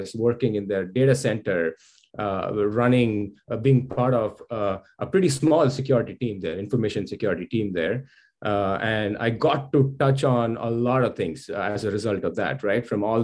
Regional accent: India; I am originally from India, where I graduated as an engineer in electronics and communication.

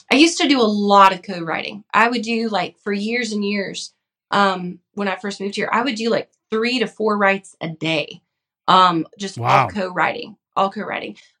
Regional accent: Bakersfield, California, United States; dude, I'm a kid from Bakersfield.

